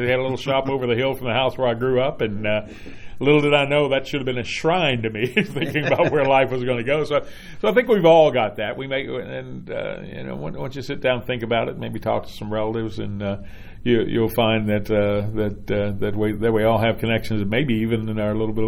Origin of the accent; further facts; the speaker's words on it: Litchfield, Kentucky, United States; And I grew up out in the country, as we would say. I grew up down near Litchfield, Kentucky, on a little farm